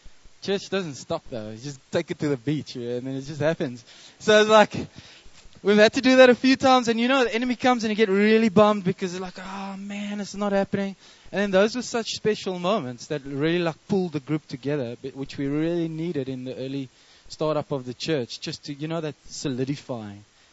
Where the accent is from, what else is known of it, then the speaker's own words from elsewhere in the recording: Cape Town, Western Cape, South Africa; now in Durban, South Africa; I'm from Durban, originally from Cape Town.